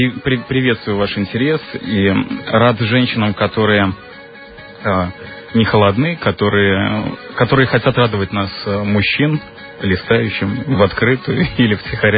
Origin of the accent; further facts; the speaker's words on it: Angola; born or raised there